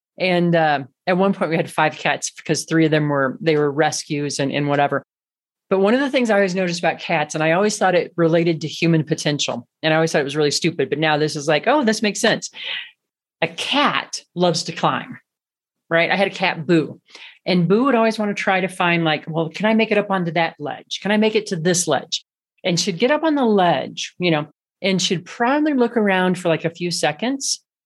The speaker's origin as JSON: {"language": "English", "region": "Midwest", "country": "United States", "tie": "born or raised there", "lives_now": "Colorado, United States", "said": "I grew up in the Midwest here in the States, and it's really flat. I live in Colorado now, not flat at all."}